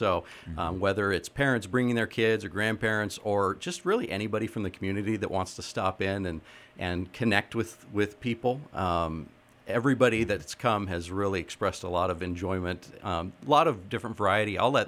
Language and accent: English; Crookston, Minnesota, United States; I'm kind of a lifer from around here, right? From born and raised in Crookston, and had a couple of ministries in other states and areas